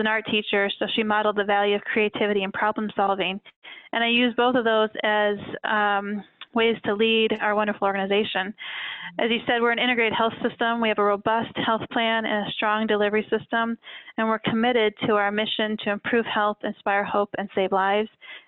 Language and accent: English; Iowa, United States; I was born and raised actually in Iowa, and now I'm very pleased to spend the last half of my year in Michigan with my family.